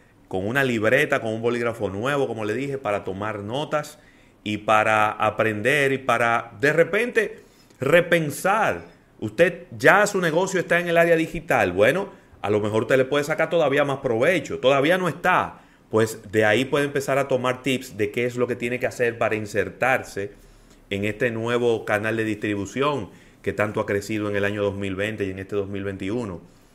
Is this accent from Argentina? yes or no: no; Dominican Republic; ¿sabes cómo somos nosotros los dominicanos?